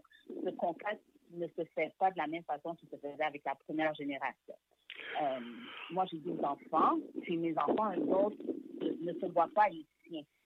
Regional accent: Quebec, Canada; Je renie aucunement le fait que j'ai grandi au Québec.

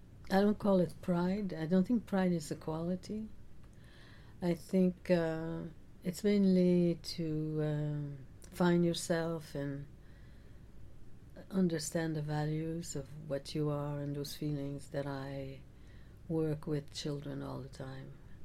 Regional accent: Odanak, Quebec, Canada; Odenak was very different than, what I was saying before.

